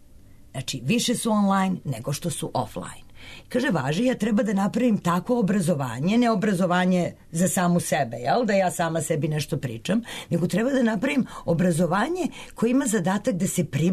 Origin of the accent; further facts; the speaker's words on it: Serbia; ja mislim, iz Srbije smo mi možda i jedini autori koji pišu i rade za tu konferenciju već petu godinu za redom